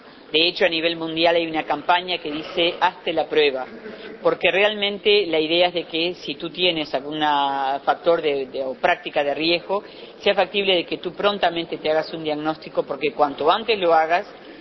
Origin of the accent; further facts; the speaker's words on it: Uruguay; porque no hemos incorporado como uruguayos las prácticas de menor riesgo